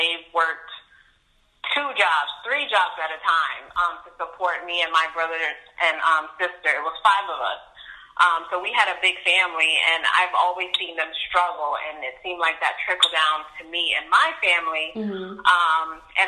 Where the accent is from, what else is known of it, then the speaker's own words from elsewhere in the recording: New Jersey, United States; now in North Carolina, United States; I was born and raised in New Jersey. Just moved to North Carolina with my four kids.